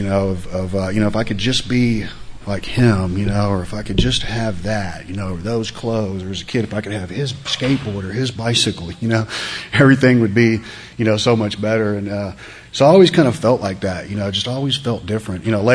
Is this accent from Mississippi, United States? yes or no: no; Kyle, Texas, United States; also born or lived in Austin; I'm from Austin, or I got here in the 70s, and I grew up out in Kyle. We had a 112-acre dairy farm that I grew up on as a kid.